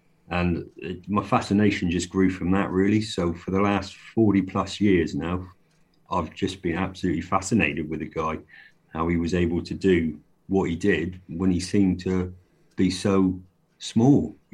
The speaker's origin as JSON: {"language": "English", "region": "England", "country": "United Kingdom", "said": "To those listening … As you can hear, I'm an English author"}